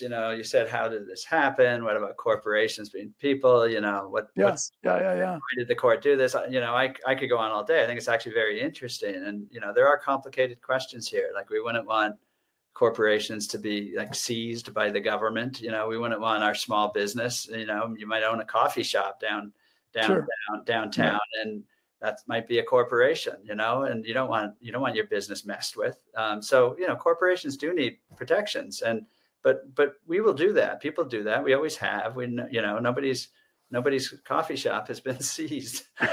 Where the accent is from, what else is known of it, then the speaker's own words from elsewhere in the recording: Concord, New England, United States; And, I'm from New England. We have town meeting. We've had town meeting for 400 years as our form of government.